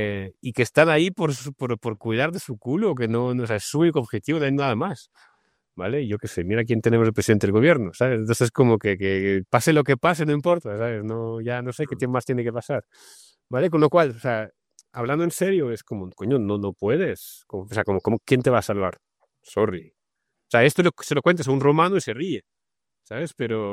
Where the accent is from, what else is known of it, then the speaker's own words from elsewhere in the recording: Russia; yo vengo de Rusia, o la URSS, ¿sabes?